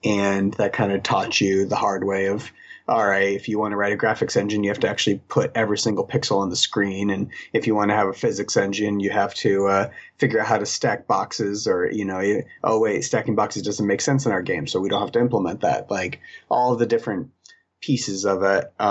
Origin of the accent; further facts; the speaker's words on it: Midwest, United States; now in Seattle, United States; I was from the Midwest originally, kind of in the middle of the U.S.